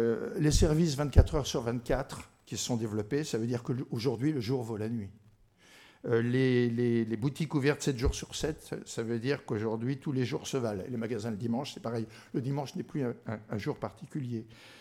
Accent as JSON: {"language": "French", "town": "Bar-le-Duc", "region": "Grand Est", "country": "France", "said": "Moi, si vous me demandez d'où je suis, je dis que je suis Lorrain, je suis né à Bar-le-Duc."}